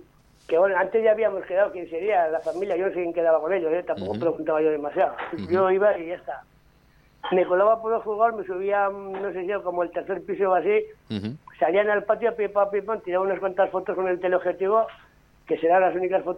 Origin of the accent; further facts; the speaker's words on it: Etxauri, Navarre, Spain; me han estado haciendo grabaciones en donde nací, en Echauri, en la casa donde nací.